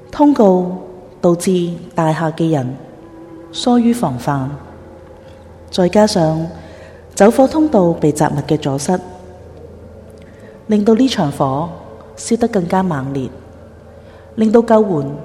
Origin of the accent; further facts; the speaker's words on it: Hong Kong; 但是究竟我们香港人是不是真的那么关心自己身边发生的一切呢？